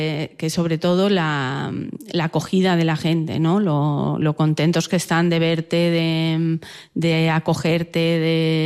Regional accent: Formentera, Balearic Islands, Spain; Yo soy de Formentera y vengo de una familia muy religiosa.

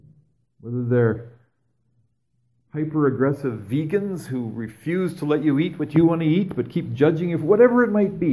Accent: Canada; And as Canadian people who work really hard at trying to identify our own sources of privilege

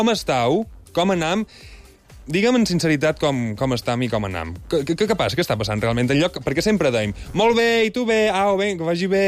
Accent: Palma, Balearic Islands, Spain; Sí, sí, som de Palma, sí, sí. Som de Palma

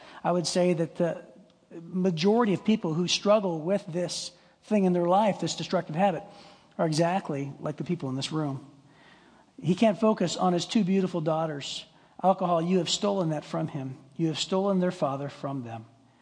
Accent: Youngstown, Ohio, United States; I grew up in Youngstown, Ohio, on the wrong side of the tracks, and that was the culture.

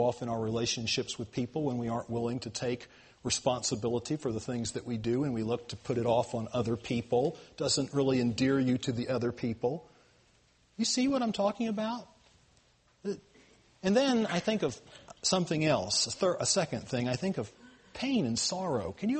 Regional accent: the South, United States; Now, you know, I grew up in the South

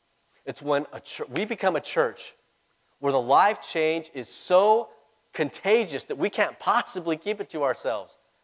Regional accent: El Paso, Texas, United States; one, it's an El Paso thing. I'm from El Paso.

